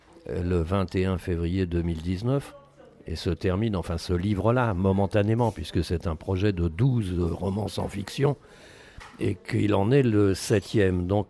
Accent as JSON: {"language": "French", "region": "Brittany", "country": "France", "tie": "born or raised there", "said": "J'ai grandi en Bretagne, enfin cet hôpital psychiatrique, enfant. Ensuite à l'extérieur tout de même de cet hôpital psychiatrique."}